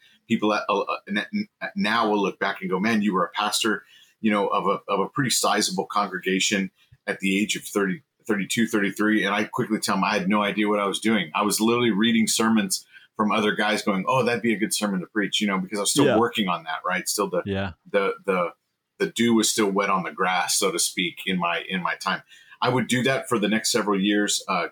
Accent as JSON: {"language": "English", "town": "El Paso", "region": "Texas", "country": "United States", "tie": "born or raised there", "said": "But I actually grew up out in El Paso."}